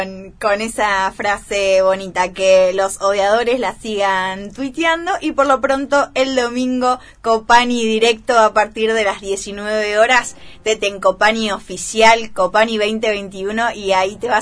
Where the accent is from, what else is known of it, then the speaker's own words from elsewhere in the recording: Argentina; nos vienen insultando bastante como pueblo argentino